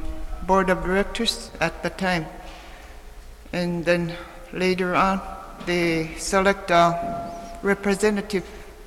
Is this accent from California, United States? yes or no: no; Koyuk, Alaska, United States; Koyuk is a little village